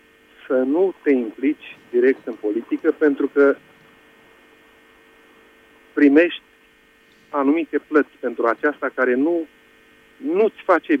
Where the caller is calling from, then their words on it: France; și sunt din Franța.